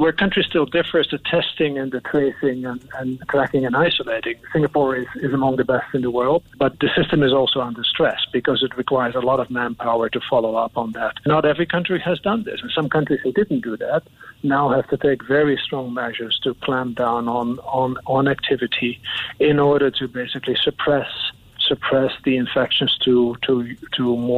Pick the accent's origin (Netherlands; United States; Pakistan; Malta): Netherlands; English is a second language; I come from the Netherlands.